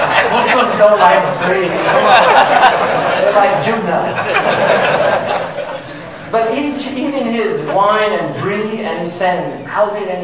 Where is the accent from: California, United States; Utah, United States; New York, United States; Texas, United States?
California, United States; I used to swim I love swimming. I grew up in California.